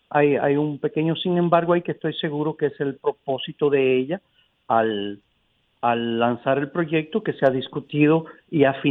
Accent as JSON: {"language": "Spanish", "town": "Santiago de los Caballeros", "region": "Santiago", "country": "Dominican Republic", "said": "yo soy santiaguero, cibaeño. Y en el Cibao utilizamos un término"}